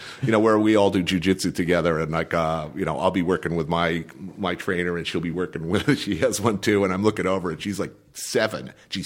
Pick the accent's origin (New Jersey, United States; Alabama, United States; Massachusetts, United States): New Jersey, United States; And I grew up in New Jersey, but people didn't look like that and where I came from.